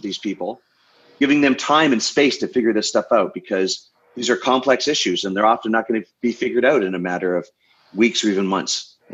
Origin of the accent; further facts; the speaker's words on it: Canada; But as a Canadian, you know, looking south of our border